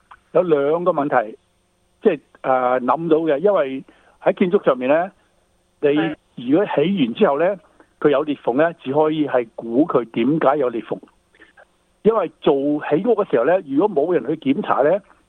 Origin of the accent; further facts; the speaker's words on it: England, United Kingdom; now in Australia; 好像我在英国长大的时候呢，英国呢很潮湿